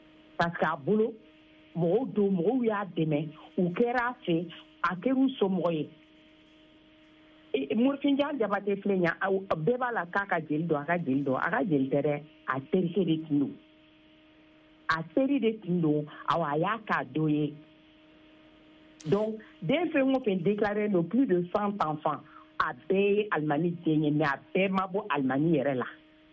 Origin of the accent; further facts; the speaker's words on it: Mali; je suis une Malienne, je suis une Malienne.